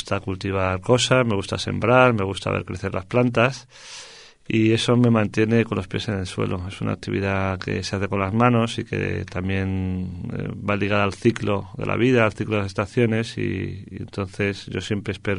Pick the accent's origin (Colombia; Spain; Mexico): Spain; Madrid, Community of Madrid; soy de Madrid, soy pues ya un poco talludito, 45 años